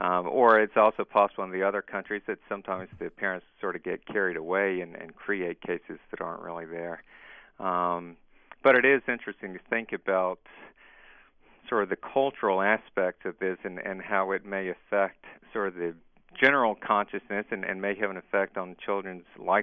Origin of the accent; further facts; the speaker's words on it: North Carolina, United States; I grew up actually in North Carolina, going to Southern Baptist Church, and never really had given reincarnation a thought until when I got married.